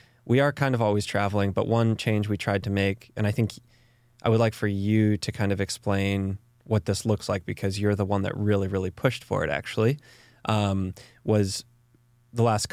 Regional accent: Texas, United States; now in Durango, United States; I, growing up in Texas, I remember thinking, oh, March is when the weather gets good.

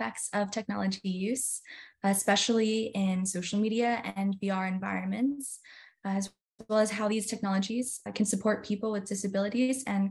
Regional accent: South Dakota, United States; I graduated in May with the class of 2022. I'm from South Dakota, but I was an Air Force kid, so my family moved around a lot, both nationally within the US and also internationally.

